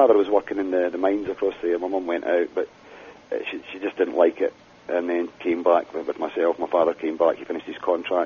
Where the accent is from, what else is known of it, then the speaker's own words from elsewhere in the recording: Timmins, Ontario, Canada; born there; Yeah, I was born in Timmins, Ontario.